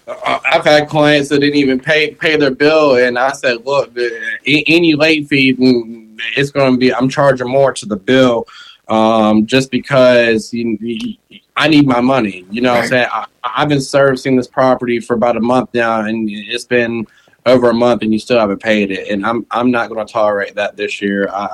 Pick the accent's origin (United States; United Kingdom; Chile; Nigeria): United States; Georgia; I'm a diehard Georgia fan, born and raised in Georgia, man.